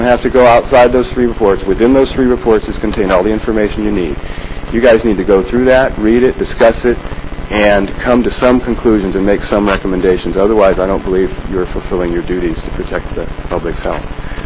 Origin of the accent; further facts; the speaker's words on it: Atascadero, California, United States; I'm still from Atascadero.